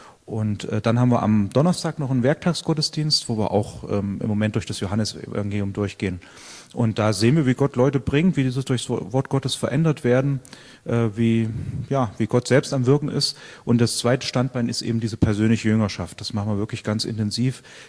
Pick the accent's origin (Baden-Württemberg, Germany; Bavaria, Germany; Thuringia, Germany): Thuringia, Germany; Jena; Ich bin in Jena geboren und aufgewachsen.